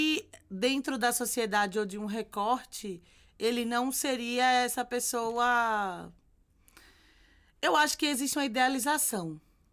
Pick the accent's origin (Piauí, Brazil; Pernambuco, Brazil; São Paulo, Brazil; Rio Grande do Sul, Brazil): Pernambuco, Brazil; Recife; na verdade, eu sou de Recife, Olinda, pra quem não sabe, que é a terra do carnaval.